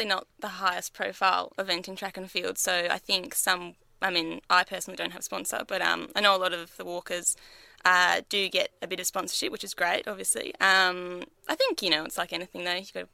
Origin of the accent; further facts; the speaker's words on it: Melbourne, Victoria, Australia; moved away as an adult; now in Canberra, Australia; Well, I'm originally from Melbourne. I moved to Canberra when I was 18